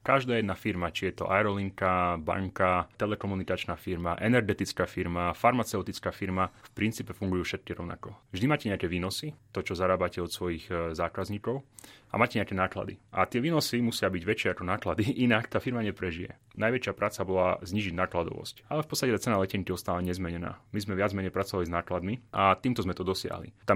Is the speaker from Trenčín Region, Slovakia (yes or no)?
no; Prešov, Prešov Region, Slovakia; also born or lived in Vranov nad Topľou; Pochádzam z Vranova na Topľu, vyrastal som v Prešove a viete, ten región nie je úplne najbohatší.